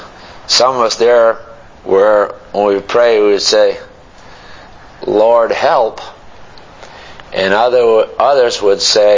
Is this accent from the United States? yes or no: yes; East Coast, United States; I'm from the East Coast. And there's a lot of woods there in the campground.